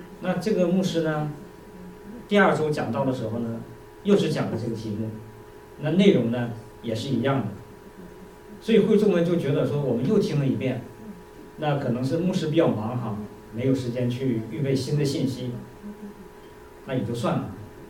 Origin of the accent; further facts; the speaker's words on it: Northeast China, China; 你老家是哪里呢？我说是东北的。